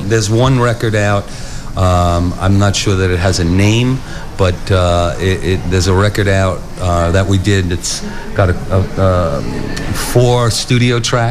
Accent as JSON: {"language": "English", "town": "Staten Island", "region": "New York", "country": "United States", "tie": "born or raised there", "said": "and I grew up in Staten Island, which is very close to New Jersey."}